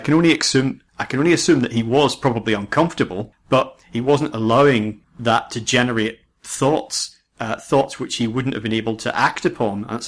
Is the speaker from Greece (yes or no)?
no; United Kingdom; Being British, of course, most people hadn't prepared for the hot day